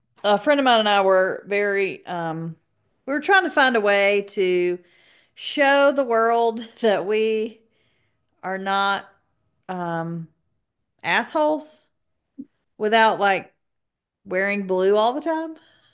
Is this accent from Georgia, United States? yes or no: yes; Georgia, United States; I'm gonna butcher it because I am from South Georgia and this guy is Celtic